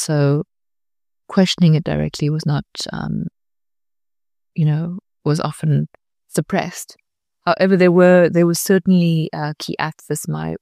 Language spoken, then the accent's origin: English; Namibia; So my background is, yes, I was born and raised in Namibia, but I also have this European background.